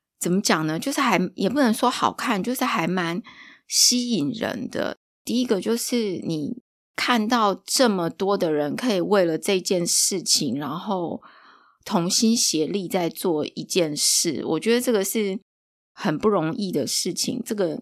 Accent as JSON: {"language": "Chinese", "country": "Taiwan", "said": "我们身为台湾人是不是有机会应该去体验一下这样子的民俗文化，"}